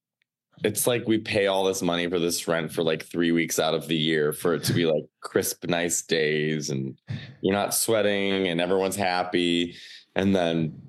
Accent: Chicago, Illinois, United States; I mean, I grew up in Chicago. It's the same thing, right? Like you get the salt, like your boots ruin salt stains, like pants ruin salt stain.

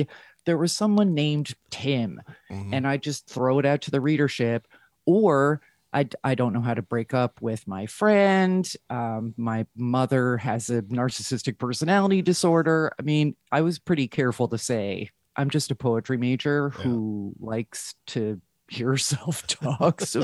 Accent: New Jersey, United States; I grew up in New Jersey, very nice sort of averag

